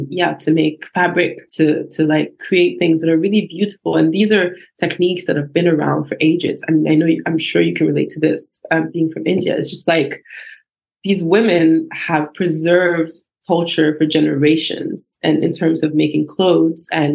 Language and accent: English; Ghana; Same growing up in Ghana, we knew who would make our clothes because it was the tailor next door or the seamstress next door, right?